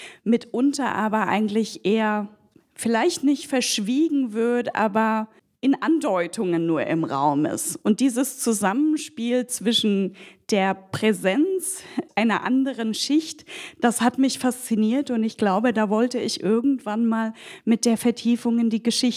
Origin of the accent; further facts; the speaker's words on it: West Germany, Germany; also ich bin in Westdeutschland aufgewachsen in den 80ern, war das östliche Europa wirklich sehr weit weg.